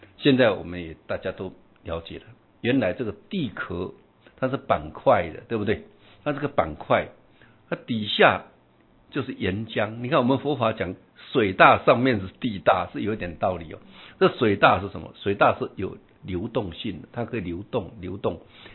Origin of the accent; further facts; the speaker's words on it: China; 我们中国人的习俗习惯总是觉得天长地久，这是我们中国的习惯